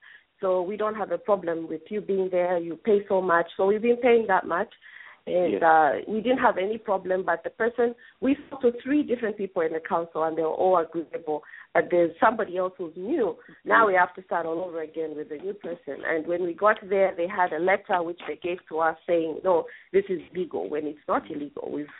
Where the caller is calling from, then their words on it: Los Angeles, California, United States; I'm calling from Los Angeles.